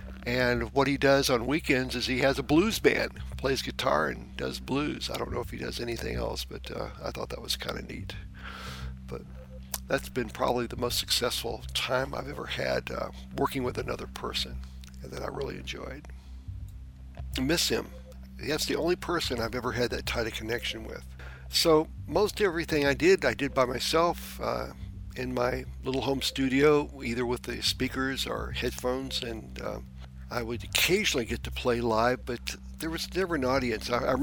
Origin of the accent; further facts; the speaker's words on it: Texas, United States; In the early 80s, I was in the Houston area where I grew up. Remember, I grew up on Galveston Bay, south of Houston.